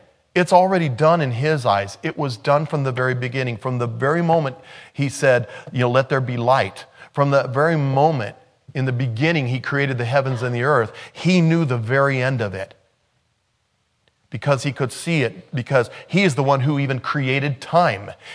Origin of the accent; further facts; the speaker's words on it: United States; You can't, well, I'm an American, so I'm Christian.